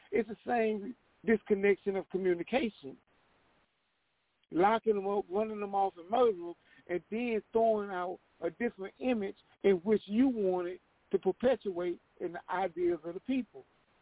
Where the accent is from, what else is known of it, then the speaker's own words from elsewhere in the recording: Los Angeles, California, United States; Till in the 80s, I remember growing up in Los Angeles